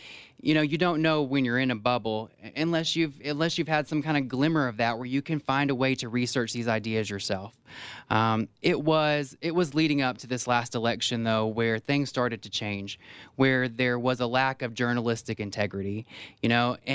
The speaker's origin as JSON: {"language": "English", "region": "the South", "country": "United States", "tie": "born or raised there", "said": "And I grew up in the South, too, where you see that entire towns have just disappeared."}